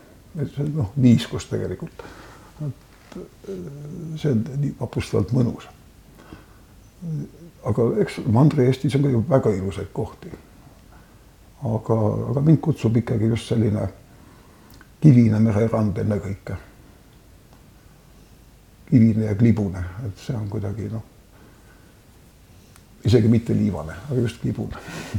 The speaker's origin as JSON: {"language": "Estonian", "town": "Muhu", "region": "Saare County", "country": "Estonia", "said": "Ma mingis mõttes pean ka ennast, aga ma olen ikka põhiselt olemiselt, ma olen ikka muhulane."}